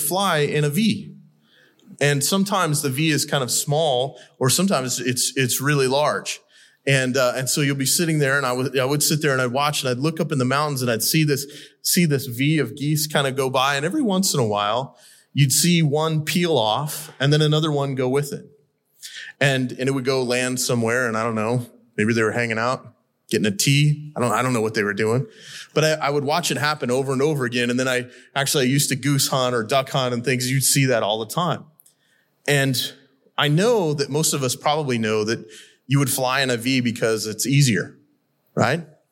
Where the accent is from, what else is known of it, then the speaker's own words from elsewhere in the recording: Montana, United States; So one of the things that you may or may not know about me is I grew up in Western Montana.